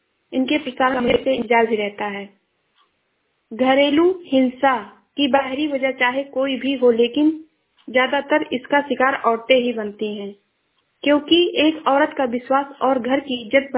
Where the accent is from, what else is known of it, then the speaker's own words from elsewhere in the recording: Uttar Pradesh, India; मैं जिला श्रावस्ती से हूँ।